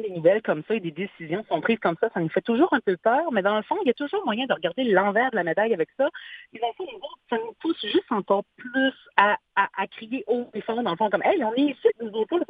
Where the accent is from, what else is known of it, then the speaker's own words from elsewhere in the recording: Caraquet, New Brunswick, Canada; je suis de Caraquette.